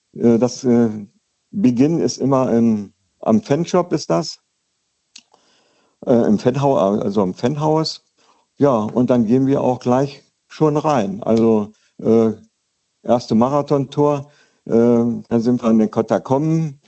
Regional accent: Wolfsburg, Lower Saxony, Germany; ich bin gebürtiger Wolfsburger

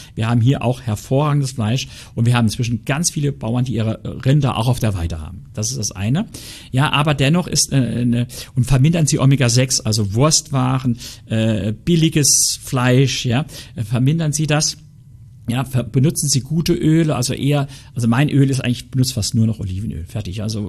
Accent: Saarland, Germany; ich bin ein echter Saarländer

